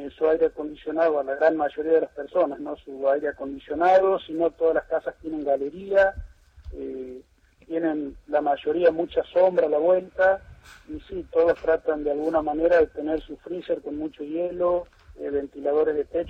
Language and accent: Spanish; Santiago del Estero, Argentina; born there; Yo no soy de acá, yo soy nacido en Santiago del Estero y hace 20 años que estoy trabajando acá.